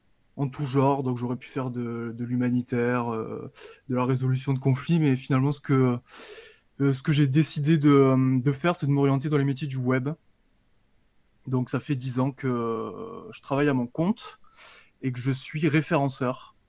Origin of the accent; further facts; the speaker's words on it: Alès, Occitanie, France; born there; also born or lived in Mauritius; je suis né à Alès dans le Gard, qui est une petite ville minière. J'ai eu la chance de vivre quelques temps à l'île Maurice puisque ma mère est mauricienne et mon père est ch'ti. Et je suis très fier de mon mélange